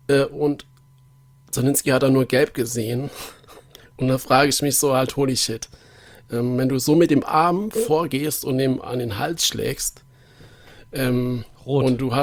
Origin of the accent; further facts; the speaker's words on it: Nuremberg, Bavaria, Germany; Gerade als Nürnberger